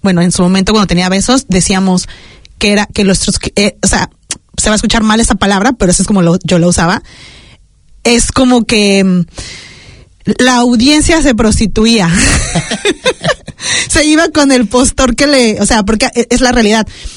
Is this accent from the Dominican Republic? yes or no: no; Mexico; los que venimos de México